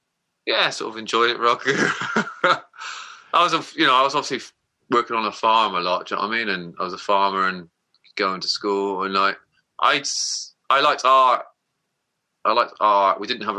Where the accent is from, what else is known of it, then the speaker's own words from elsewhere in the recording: South West England, United Kingdom; Well, growing up in Somerset, and that was possibly, I heard that song through a first love